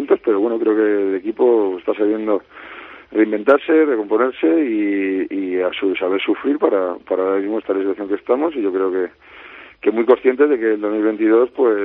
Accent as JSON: {"language": "Spanish", "town": "Madrid", "region": "Community of Madrid", "country": "Spain", "said": "yo por suerte soy de Madrid"}